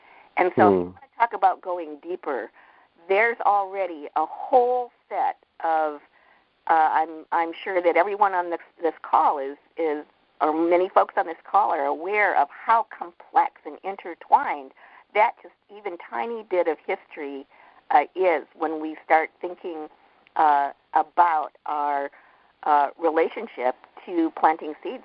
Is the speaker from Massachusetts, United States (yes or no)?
no; Ohio, United States; also born or lived in Cleveland; I grew up, born in Cleveland, Ohio, and we grew up near Akron, Ohio, out in the countryside, kind of between Akron and Canton in Ohio.